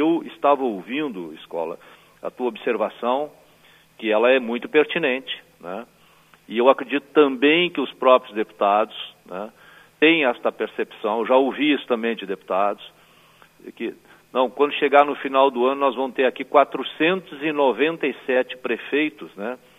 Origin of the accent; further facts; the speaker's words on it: Caçapava do Sul, Rio Grande do Sul, Brazil; quando Eu estive nesse último mandato na prefeitura da minha terra natal, Caçapava do Sul.